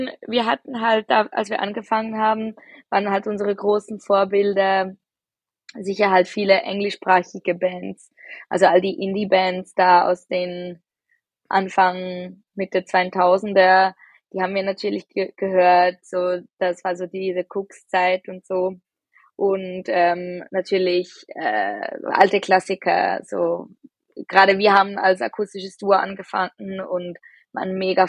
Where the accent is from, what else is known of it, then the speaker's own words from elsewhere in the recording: Zurich, Switzerland; Wir sind aus Zürich.